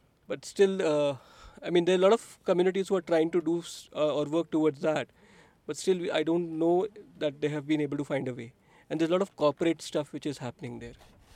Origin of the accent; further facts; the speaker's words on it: Pune, Maharashtra, India; I come from Pune, Maharashtra